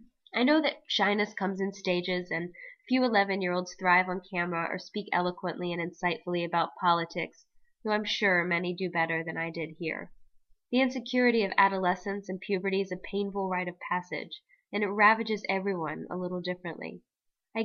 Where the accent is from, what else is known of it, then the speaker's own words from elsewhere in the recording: the South, United States; Growing up in the South under Reagan and the woman as second-class citizen culture did nothing to bolster my self-regard.